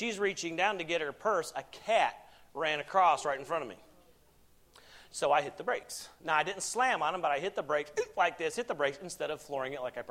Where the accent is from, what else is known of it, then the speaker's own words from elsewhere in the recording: South Carolina, United States; You know, okay, so I'm from South Carolina. Okay, that's where I grew up.